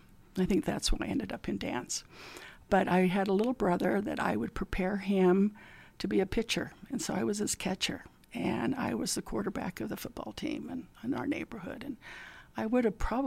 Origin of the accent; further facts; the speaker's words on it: Salt Lake City, Utah, United States; You know, I'm a Utah kid. I'm Utah. I grew up in Salt Lake and had just a wonderful, wonderful childhood.